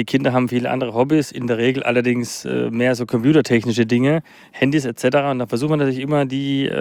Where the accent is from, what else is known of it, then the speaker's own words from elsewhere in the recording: Karlsruhe, Baden-Württemberg, Germany; und wo ich herkomme, Karlsruhe